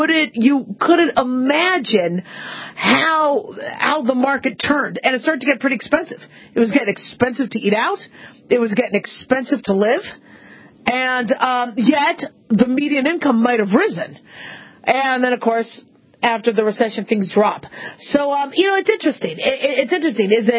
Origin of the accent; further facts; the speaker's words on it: Phoenix, Arizona, United States; now in Las Vegas, United States; I grew up in Phoenix, but my father liked to gamble, so we basically moved back and forth between Vegas and Phoenix throughout most of my childhood.